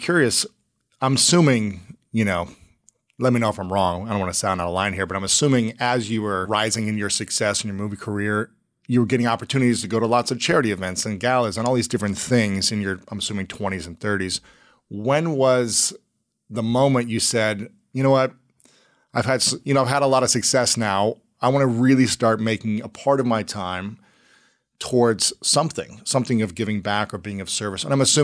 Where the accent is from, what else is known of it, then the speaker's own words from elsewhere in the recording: Ohio, United States; also born or lived in St. Louis; Yeah, I'm from Ohio, but I lived in St. Louis